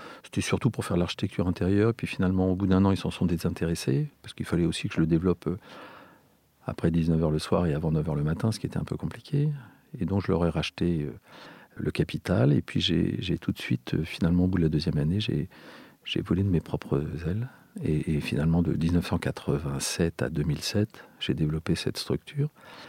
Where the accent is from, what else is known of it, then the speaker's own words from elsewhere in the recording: Wallonia, Belgium; also born or lived in Paris, France; Je me suis retrouvé en Belgique. Dans le Borinage, près des mines et la sidérurgie du Nord. Et là, j'étais très heureux parce que j'étais dans une base militaire internationale, 16 nationalités. Et en fait, j'y ai passé de 7 ans à 18 ans.